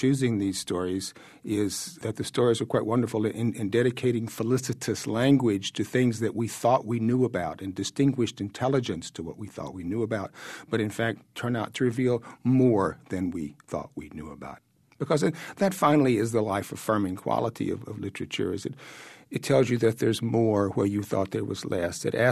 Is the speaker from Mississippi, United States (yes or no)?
yes; Mississippi, United States; Well, I grew up in Mississippi of Depression era, I suppose you'd say, parents